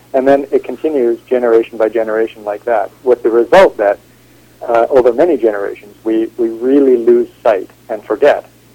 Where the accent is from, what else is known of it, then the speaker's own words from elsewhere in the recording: Kamloops, British Columbia, Canada; I grew up on the outskirts of Kamloops in the interior of BC.